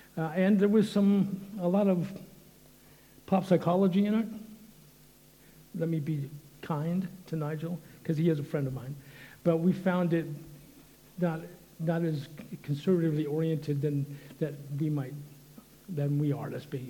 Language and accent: English; Los Angeles, California, United States; I mean, I grew up in the Los Angeles area. It's busy, but it's not quite like London.